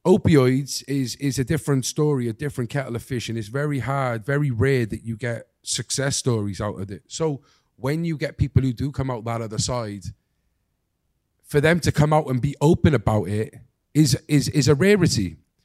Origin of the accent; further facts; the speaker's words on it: Wales, United Kingdom; say that we do get good pickings because some of the Welsh legends that we have had is being because we're Welsh, you know?